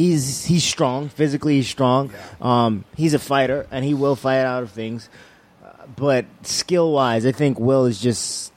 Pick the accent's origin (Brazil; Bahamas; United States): Bahamas; See, I grew up in the Bahamas, and Bahamians can't gamble in the Bahamas.